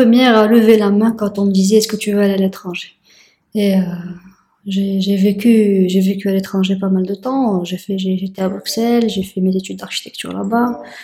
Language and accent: French; Casablanca, Casablanca-Settat, Morocco; revenir chez nous, à Casablanca.